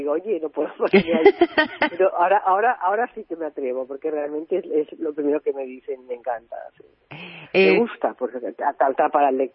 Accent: Catalonia, Spain; Porque soy catalana, soy bilingüe, y escribo siempre, casi siempre, por decirlo, hablo las dos lenguas, pero casi siempre en español

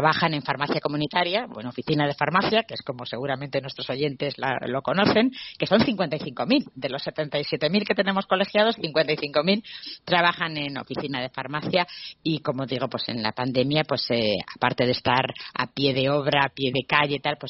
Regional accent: Spain; como españoles pues tenemos que estar muy contentos

